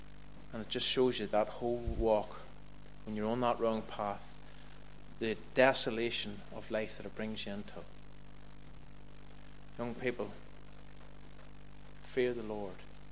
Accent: Kilkeel, Northern Ireland, United Kingdom; I'm 39 now. Whenever I was in my teens, in fourth and fifth year in school, I was brought up in Kilkeel

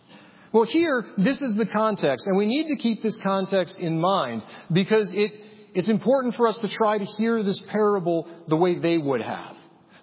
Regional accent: Illinois, United States; I grew up outside of Chicago. I pastored outside of Chicago.

